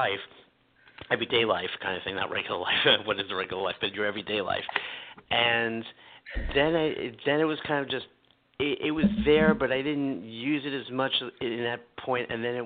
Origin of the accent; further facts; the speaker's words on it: New York City, New York, United States; Actually, I grew up here in New York, where I live in New York City, and I grew up in an area called Brooklyn.